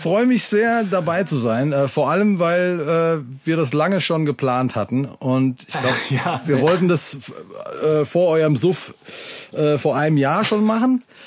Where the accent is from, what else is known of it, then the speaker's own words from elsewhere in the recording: Hesse, Germany; als Hesse